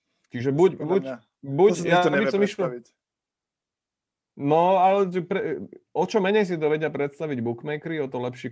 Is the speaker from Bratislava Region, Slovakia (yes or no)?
yes; Bratislava, Bratislava Region, Slovakia; Aj keď ako Bratislavčan by som mal mať, ale asi to už sú časy minulé.